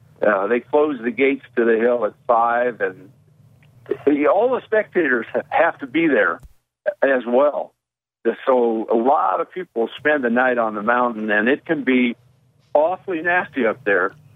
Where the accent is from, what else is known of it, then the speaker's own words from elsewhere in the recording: California, United States; You know, being a Californian, and I grew up in the 50s, you had to have a hot rod to date the good-looking women.